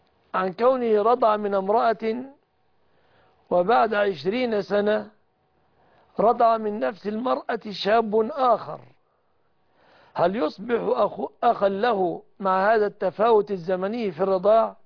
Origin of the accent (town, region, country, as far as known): Egypt